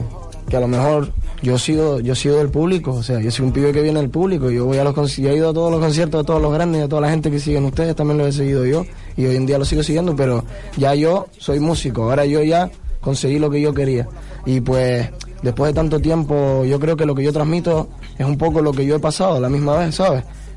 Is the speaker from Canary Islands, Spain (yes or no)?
yes; Tenerife, Canary Islands, Spain; porque yo soy de Tenerife, aunque somos canarias, yo soy de Tenerife